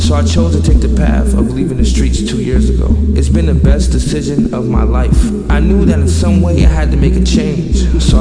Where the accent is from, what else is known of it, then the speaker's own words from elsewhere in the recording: Buffalo, New York, United States; You know, growing up in Buffalo, the city is small. You know everybody.